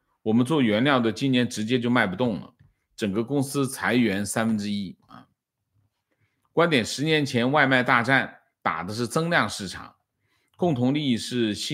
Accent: Fujian, China; 我们福建这边鞋厂10家9家亏损

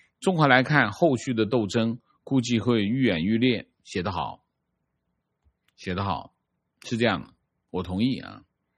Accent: Guangdong, China; accent: Cantonese; 我们广东话叫牙忍，

